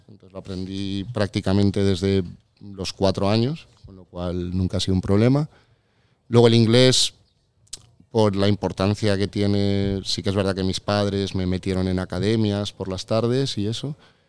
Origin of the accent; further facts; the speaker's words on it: Valencia, Valencian Community, Spain; born there; also born or lived in Cuba / Mexico; cuando yo nací mis padres vivían en Cuba. Yo nací en Valencia en verano, pero pues a los 2-3 meses me fui a Cuba, pero de Cuba no recuerdo nada. Con 2 años me fui. Y luego viví en México, también muy pequeño